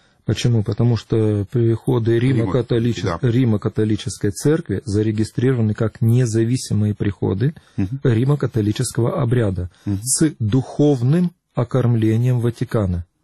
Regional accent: Crimea, Ukraine; А отец у меня из Крыма. Поэтому я в Крыму родился, я в Крыму вырос, я в Крыму воспитан.

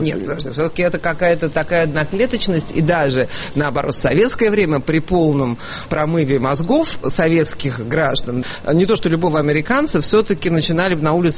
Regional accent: Russia; Да, я из России

